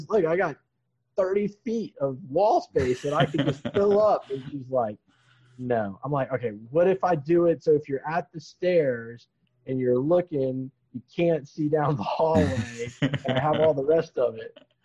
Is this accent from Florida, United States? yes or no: yes; Florida, United States; now in North Carolina, United States; I grew up in Florida, but I have a buddy, so we grew up together playing Battletech and whatever. And as crazy as it is, we both ended up here in North Carolina